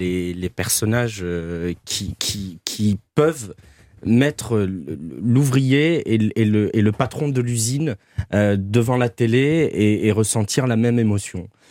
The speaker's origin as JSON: {"language": "French", "town": "Avignon", "region": "Provence-Alpes-Côte d'Azur", "country": "France", "said": "Regardez, je viens d'Avignon, je connais les électeurs du Rassemblement National."}